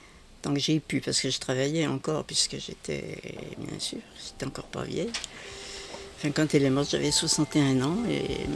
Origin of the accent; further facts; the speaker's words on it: Arbois, Bourgogne-Franche-Comté, France; born there; Je suis née en 1945 à Arbois